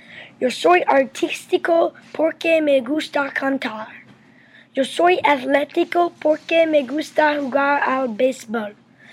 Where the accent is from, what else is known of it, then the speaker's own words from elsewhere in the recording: Atlanta, Georgia, United States; Spanish is a second language; Yo soy de Atlanta.